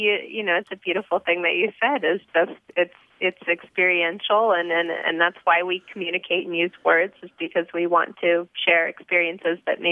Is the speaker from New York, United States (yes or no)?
no; Seattle, Washington, United States; I'm from Seattle, so I'm kind of a hippie